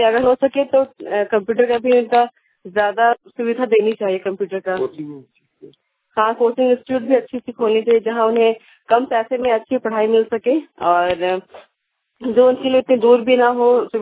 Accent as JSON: {"language": "Hindi", "town": "Dumka", "region": "Jharkhand", "country": "India", "said": "और मैं दुमका बंदरजोड़ी से हूँ।"}